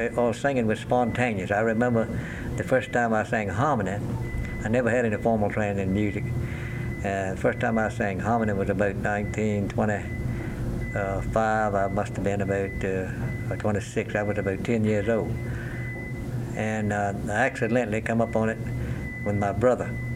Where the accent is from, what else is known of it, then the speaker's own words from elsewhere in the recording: Danville, Virginia, United States; from Exmoor, Virginia. Born and raised near Danville, Virginia, at the foothills of the mountain.